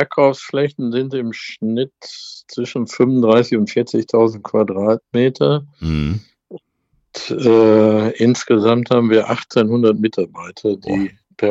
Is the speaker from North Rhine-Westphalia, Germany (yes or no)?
yes; Witten, North Rhine-Westphalia, Germany; Mülheim hat für mich den riesengroßen Vorteil von meinem Heimatort Witten.